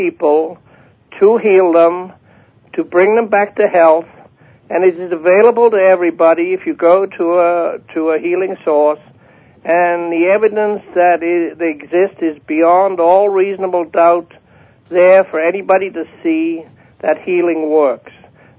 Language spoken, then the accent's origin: English; Wales, United Kingdom; born there; it's the word for Wales, because I was born in Wales and I use it.